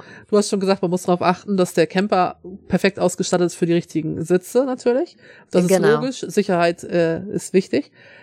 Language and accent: German; Schleswig-Holstein, Germany; Also wie gesagt, ich komme ja aus Schleswig-Holstein. Hier oben, wir haben immer viel Tourismus hier.